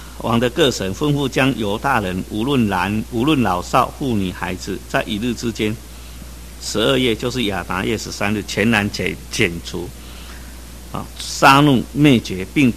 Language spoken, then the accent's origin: Chinese; Taiwan; 所以我们在台湾，虽然我们台湾人数不多